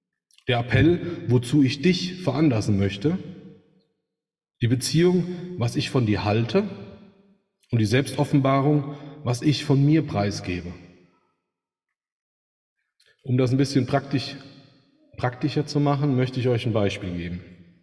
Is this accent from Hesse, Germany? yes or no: yes; Hesse, Germany; weil ich als Hesse doch manchmal ein bisschen andere Art und Weise habe, auch mit anderen umzugehen